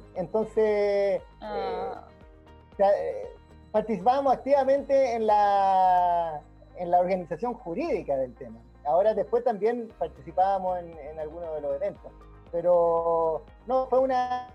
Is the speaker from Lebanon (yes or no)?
no; Valparaíso, Chile; born there; also born or lived in Santiago / Viña del Mar; now in Temuco, Chile; He estado viviendo en Santiago, he vivido en Viña y Valparaíso, que es donde yo nací. He vivido ahora en Temuco.